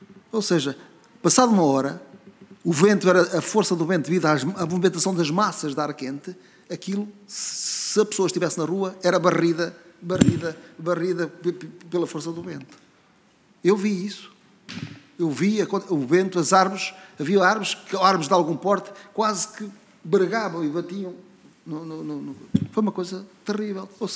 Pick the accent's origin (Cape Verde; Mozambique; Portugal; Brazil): Portugal; Penela, Centro; now in Figueiró dos Vinhos, Portugal; eu sou natural do Conselho de Penela, nem sou natural... Mas o meu, eu vivo em Figueirão dos Vinhos e considero-me um figueirense. Considero-me um figueirense. Também um penelense e um figueirense.